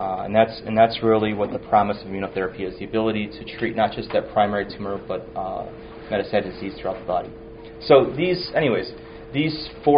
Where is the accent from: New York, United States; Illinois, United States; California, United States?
New York, United States; Buffalo; I'm an assistant professor here. I'm from Buffalo. I did my undergrad at UB, master's at Roswell, PhD at Roswell